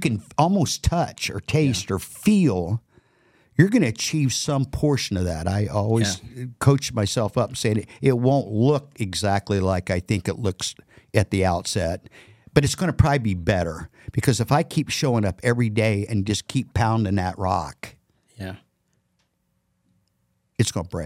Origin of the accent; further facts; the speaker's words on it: Midwest, United States; Look at situations like I grew up in the Midwest, a lot of rural. I haven't been there in years, but I can see what's going on.